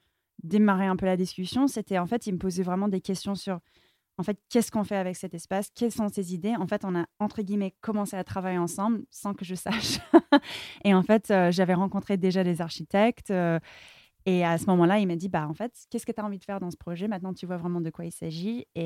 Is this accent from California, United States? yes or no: yes; Palo Alto, California, United States; French is a second language; moved away as an adult; now in France; Même si j'ai grandi à Palo Alto, on était toujours entourés par les startups.